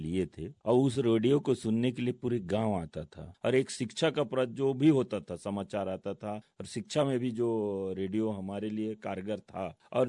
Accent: Chhattisgarh, India; Chhattisgarh ka rehne wala hun. मैं किसानी करता हूँ.

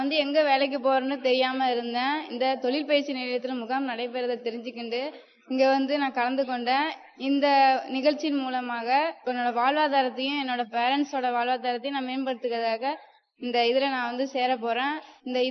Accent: Nachikulam, Tamil Nadu, India; என் சொந்த ஊர் வந்து நச்சிக்குளம்.

